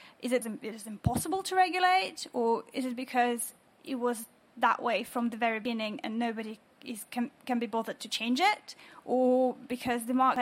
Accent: Kazakhstan; now in London, United Kingdom; I'm originally from Kazakhstan, but currently I'm studying at the London School of Economics

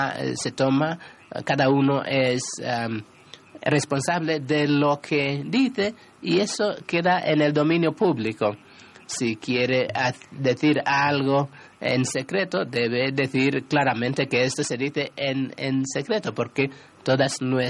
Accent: United States; Mi experiencia internacional, yo soy americano, comprendo esto

